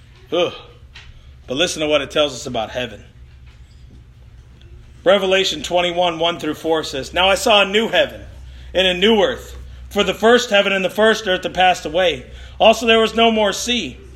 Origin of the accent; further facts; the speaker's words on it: Chicago, Illinois, United States; I grew up in Chicago, so I should know where I'm going, right?